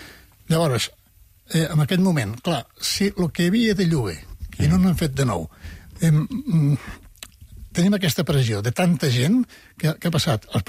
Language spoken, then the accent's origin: Catalan; Lleida, Catalonia, Spain; now in Barcelona, Spain; i vaig venir a Barcelona, que sóc de Lleida, l'any 64